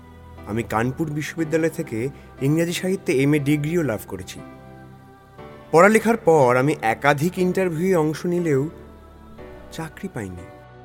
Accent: Uttar Pradesh, India; আমি উত্তরপ্রদেশের সোনাভদ্র জেলা থেকে … আমার বাড়ি একটা গ্রাম্য এলাকাতে।

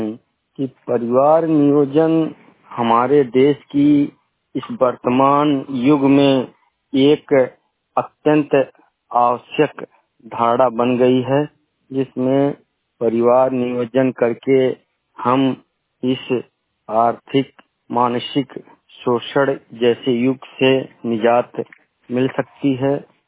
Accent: Basti, Uttar Pradesh, India; मैं जनपद बस्ती के बस्ती सदर ब्लॉक का रहने वाला हूँ। मेरा उम्र है 40 इयर्स।

